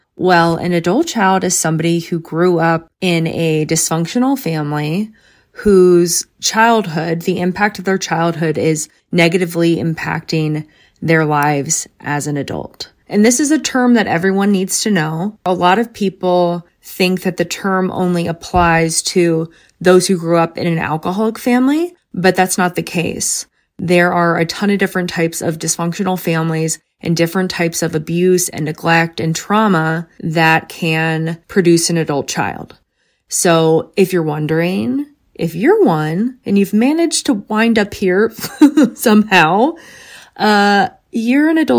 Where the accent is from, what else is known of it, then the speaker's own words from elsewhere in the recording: Bryn Mawr, Pennsylvania, United States; and I grew up in Bryn Mawr.